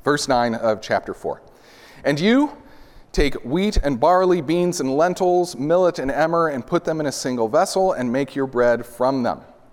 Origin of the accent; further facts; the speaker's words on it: Nebraska, United States; I grew up in Nebraska, and so I am well-versed in the ability to go out like a pioneer and find what we would call cow pies